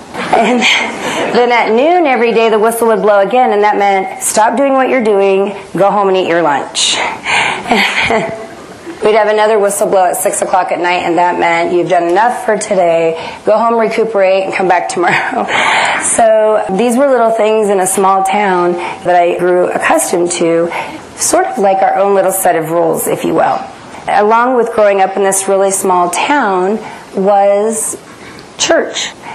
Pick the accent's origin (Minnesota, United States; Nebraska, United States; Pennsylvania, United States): Nebraska, United States; I was raised in Nebraska in a very small farm community, about 1,000 people.